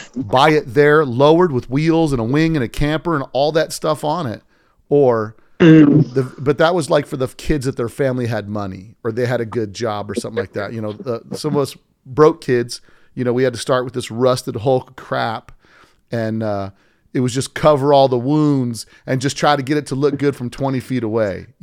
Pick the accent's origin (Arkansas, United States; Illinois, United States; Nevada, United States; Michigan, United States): Nevada, United States; Las Vegas; I grew up in Las Vegas, which is the desert, you know, it's a couple hours away